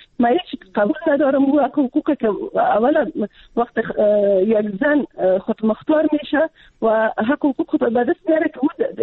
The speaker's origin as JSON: {"language": "Persian", "country": "Afghanistan", "said": "من خودم از یک منطقه پشتونشین افغانستان هستم."}